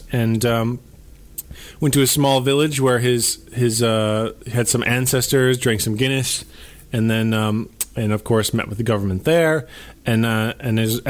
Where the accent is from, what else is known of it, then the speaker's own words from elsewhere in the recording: Minnesota, United States; I'm from the United States. I'm from Minnesota, which is what I've been talking about for a lot of the show.